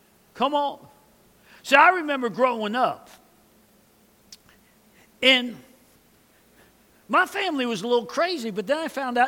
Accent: New York City, New York, United States; But I grew up in New York City.

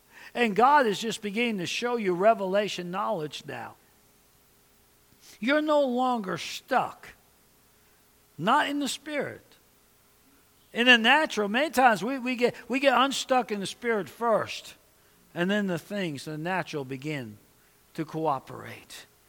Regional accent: New York, United States; Even though I grew up in New York and I should have been a Mickey Mantle fan.

